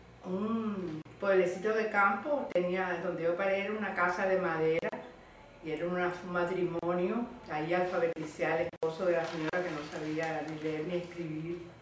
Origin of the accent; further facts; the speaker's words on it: Zihuatanejo, Guerrero, Mexico; Yo era natural de Zahuatanejo y allí había trabajado en muchas escuelas rurales de la cercanía.